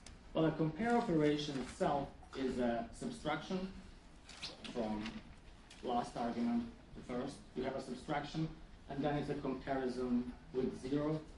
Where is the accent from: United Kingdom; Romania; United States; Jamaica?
Romania; I'm from Romania myself